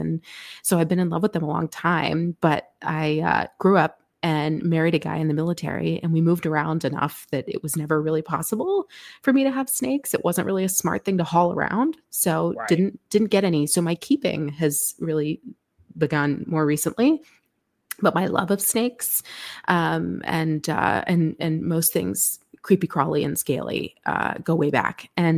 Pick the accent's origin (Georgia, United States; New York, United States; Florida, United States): Georgia, United States; I grew up in North Georgia in this super fun suburb with about 1 billion other kids.